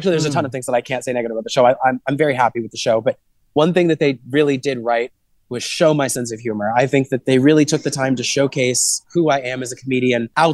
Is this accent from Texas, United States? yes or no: yes; Houston, Texas, United States; now in Seattle, United States; Yeah, I grew up in Houston and I started doing drag in Texas, Houston specifically. So right as I sort of flew the coop and moved to Seattle